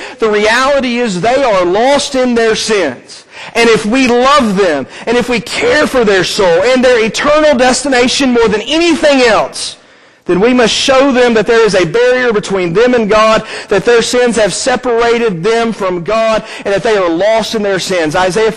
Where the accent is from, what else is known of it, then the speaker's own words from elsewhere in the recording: Lawrenceburg, Tennessee, United States; I grew up in Lawrenceburg, Tennessee.